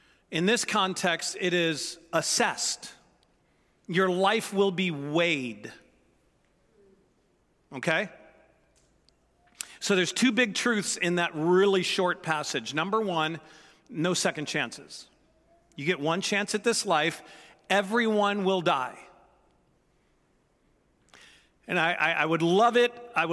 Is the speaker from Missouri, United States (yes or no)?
yes; St. Louis, Missouri, United States; My brother and I, we were raised in St. Louis, very, very cold winters.